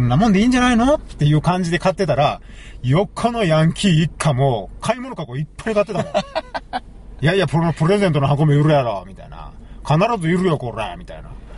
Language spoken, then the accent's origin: Japanese; Osaka, Japan; いや、別に俺大阪人やから、京都は俺のもんとか思ってないよ。